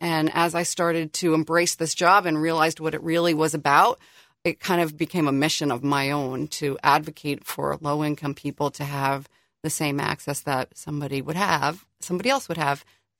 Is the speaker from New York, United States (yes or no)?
yes; New York, United States; now in Eastern Shore, United States; And I'm not originally from the Eastern Shore. I'm from New York, but I've been living here since 93.